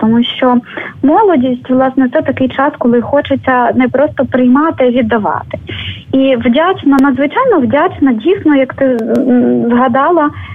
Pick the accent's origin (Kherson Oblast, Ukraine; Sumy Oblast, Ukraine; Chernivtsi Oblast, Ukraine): Kherson Oblast, Ukraine; сама я родом з Херсонської області, яку нерідко називають називали принаймні такий червоний пояс комунізму в Україні.